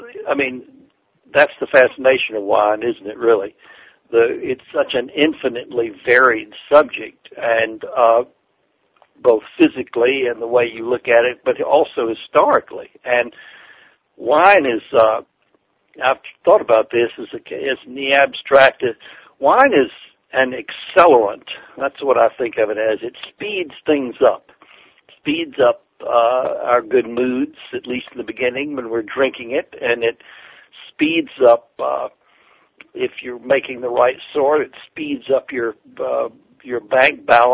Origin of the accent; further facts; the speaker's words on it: the South, United States; accent: Southern; I am a Southerner. Some of the listeners can tell, I guess, my voice.